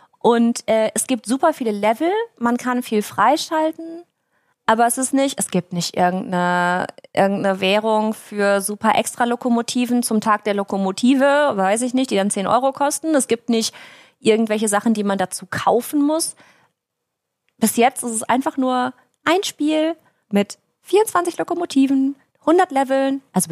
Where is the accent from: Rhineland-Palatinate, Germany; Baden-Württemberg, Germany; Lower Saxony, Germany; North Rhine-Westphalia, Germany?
North Rhine-Westphalia, Germany; Münster; now in Munich, Germany; Aber Münster ist meine Heimatstadt. München ist meine Lebestadt, Arbeitsheimat